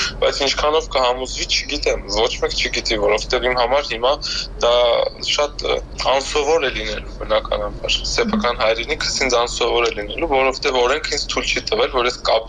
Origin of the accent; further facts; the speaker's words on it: Yerevan, Armenia; now in Marseille, France; ես Երևանցի եմ, թե Մարսելացի եմ։ Հիմա ես պատրաստվում եմ ետ գալ Հայաստան